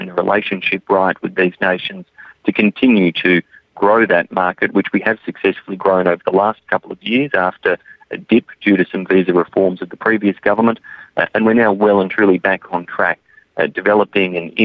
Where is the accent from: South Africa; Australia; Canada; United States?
Australia; Adelaide, South Australia; some students from my home state of Adelaide